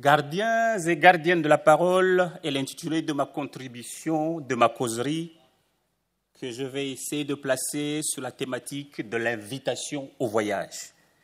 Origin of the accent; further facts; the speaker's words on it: Mtsangamouji, Mayotte; la vieille conteuse de ce village de Mtsangamouji, mon village natal